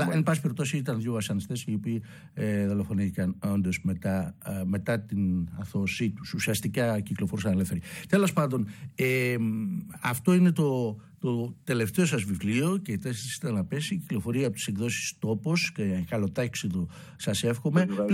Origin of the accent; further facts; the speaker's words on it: Piraeus, Attica, Greece; εγώ είμαι Πειραιώτης αλλά ο πατέρας μου είχε γεννηθεί και μεγαλώσει στο Βόλο